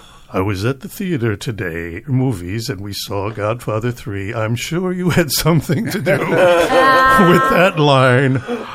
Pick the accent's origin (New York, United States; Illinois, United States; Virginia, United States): Illinois, United States; Chicago; thank God I'm being from Chicago and growing up, you know, he grew up on the South Side, I grew up on the West Side.